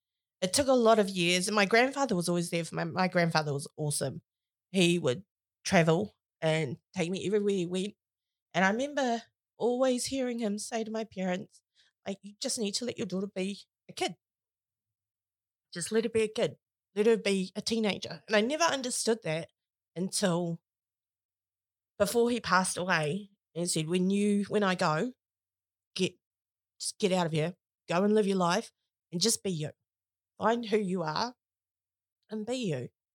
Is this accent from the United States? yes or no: no; Whangarei, Northland, New Zealand; also born or lived in Gisborne; From Gisborne, grew up in Whangarei. Obviously, that's where I met my partner.